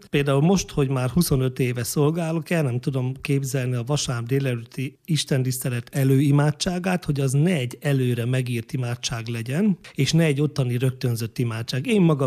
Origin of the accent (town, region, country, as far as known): Nagyhalász, Szabolcs-Szatmár-Bereg, Hungary; born or raised there